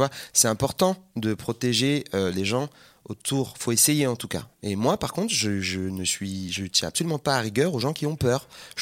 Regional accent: Île-de-France, France; Moi j'ai grandi en Seine-Saint-Denis, donc Je suis imprégné par la petite culture des mots, mais je suis pas une caille du tout.

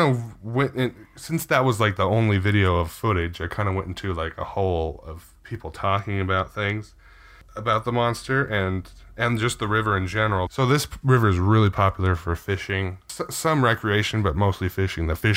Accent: United States; now in Australia; Do we have one here in Australia? I don't know. I'm an American.

